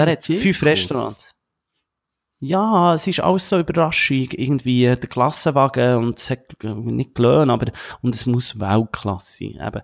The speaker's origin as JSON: {"language": "German", "country": "Colombia", "said": "Ja, als Kolumbianer, für mich ist es halt schwierig."}